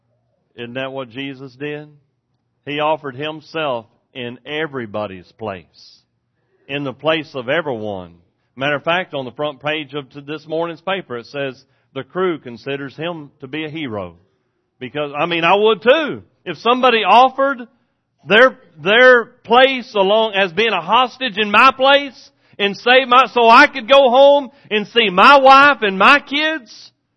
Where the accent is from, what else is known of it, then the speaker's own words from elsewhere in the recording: Texas, United States; but I was raised in East Texas and it's kind of like Southeast Arkansas. We just want to shake hands, okay?